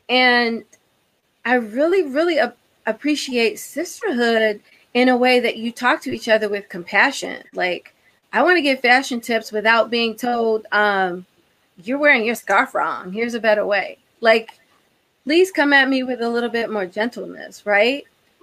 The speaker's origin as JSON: {"language": "English", "town": "Baltimore", "region": "Maryland", "country": "United States", "tie": "born or raised there", "said": "I'm going to get real serious right now because I grew up in Baltimore."}